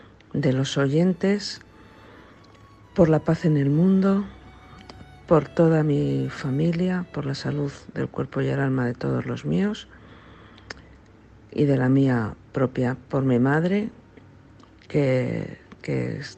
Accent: Madrid, Community of Madrid, Spain; de Madrid.

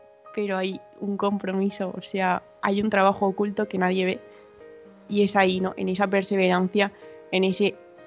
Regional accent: Aldaya, Valencian Community, Spain; Y yo de un pueblecito que se llama Aldaya, también de Valencia.

